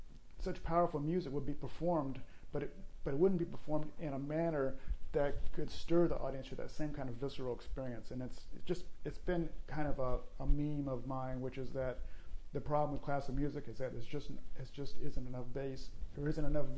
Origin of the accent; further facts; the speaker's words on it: New Orleans, Louisiana, United States; Well, growing up in New Orleans and experiencing rock music and blues music, I was accustomed to having music be a visceral experience